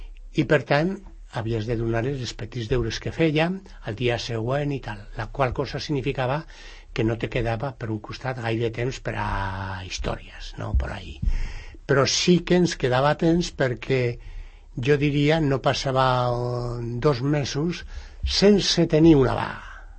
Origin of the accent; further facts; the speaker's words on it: Castile and León, Spain; born there; Jo vaig néixer a un poblet que està al costat de Miranda d'Ebro